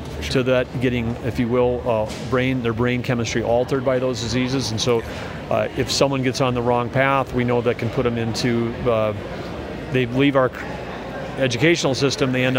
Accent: North Dakota, United States; The education that I went through growing up in North Dakota, that doesn't work for everybody.

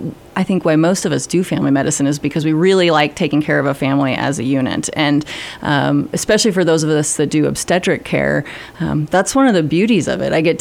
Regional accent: Wyoming, United States; I was born and raised in Wyoming and always wanted to be back and live in a small rural setting. I grew up in a bunch of farms and ranches. I claim all of eastern Wyoming.

